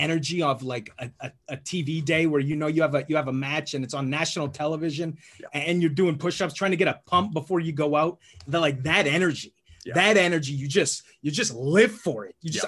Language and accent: English; Canada; I felt like a little bit of shame as a Canadian that I was starting to like … maybe a little bit more.